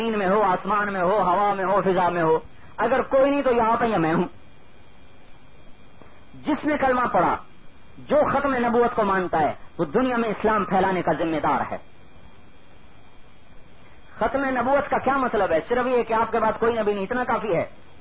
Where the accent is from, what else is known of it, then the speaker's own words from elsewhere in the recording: Multan, Punjab, Pakistan; ملتان ہمارا ضلع ملتان ہے،